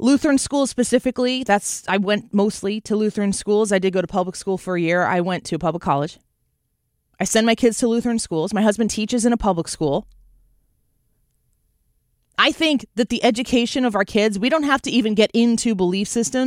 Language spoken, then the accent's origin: English; Illinois, United States; and of course, my home state of Illinois.